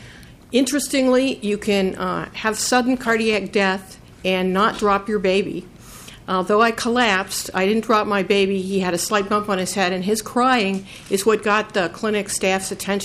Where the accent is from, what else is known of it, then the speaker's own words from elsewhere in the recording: St. Paul, Minnesota, United States; I'm from St. Paul. I'm a psychologist working in Minneapolis.